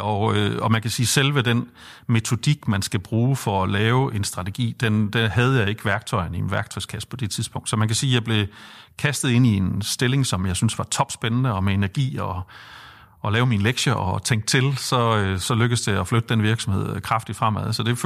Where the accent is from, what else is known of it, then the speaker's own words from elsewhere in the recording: Jutland, Denmark; now in Copenhagen, Denmark; for vi er jo begge jyder, så det var et stort skridt for os at skulle flytte os til storbyen København.